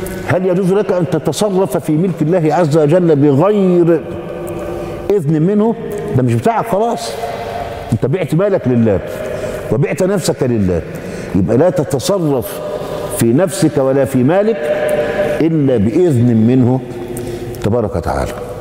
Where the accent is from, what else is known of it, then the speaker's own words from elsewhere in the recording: Egypt; في عز الصيف وفي سيارات النقل العام المزدحمة عندنا في مصر